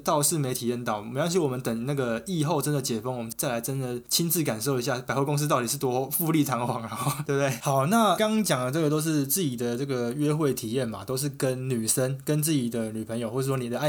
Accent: Changhua County, Taiwan; 因为我是南部人，所以我觉得台北相对于我，比较吸引我的是外省菜。是外省菜，因为毕竟我们在彰化地区嘛，没有太多的那种外省的料理。

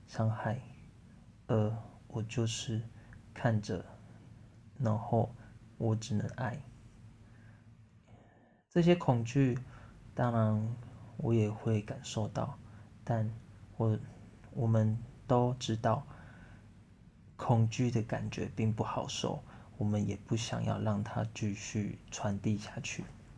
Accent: Tainan, Taiwan; born there; 我出生在台湾的台南，1995年6月15号，早上9点。我出生的家庭是基督教家庭

